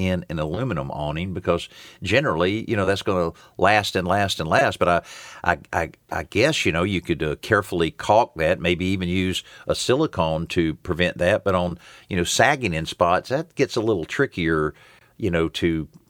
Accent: the South, United States; I'm from the South. We have aggressive mosquitoes.

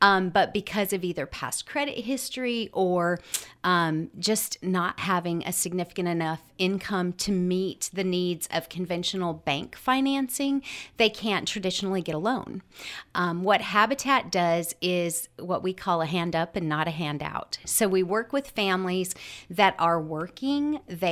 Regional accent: Wyoming, United States; moved away as an adult; now in West Georgia, United States; I have been in the West Georgia area since 2000. My husband and I are both natives of Wyoming, and we came here

